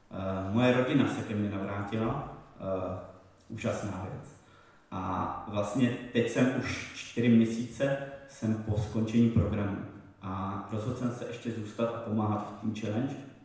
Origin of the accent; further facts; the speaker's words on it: Teplice, Ústí nad Labem Region, Czechia; pocházím z Teplic, je mi 38.